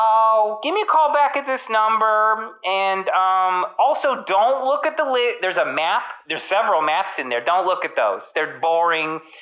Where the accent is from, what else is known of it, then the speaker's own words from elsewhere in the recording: United States; You're an American and I'm an American, but you know, you're not American.